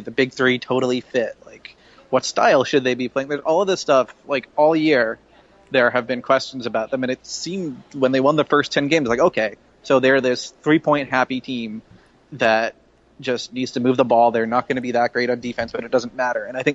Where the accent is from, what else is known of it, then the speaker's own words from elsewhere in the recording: Canada; especially being a Canadian, I'm definitely not going to do that.